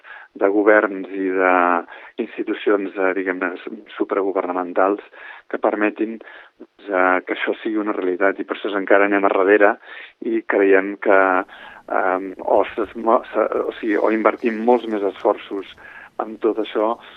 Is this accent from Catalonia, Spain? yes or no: yes; Sant Cugat del Vallès, Catalonia, Spain; jo sóc santcugatenc de tota la vida, sóc fill de Sant Cugat, però treballo a Terrassa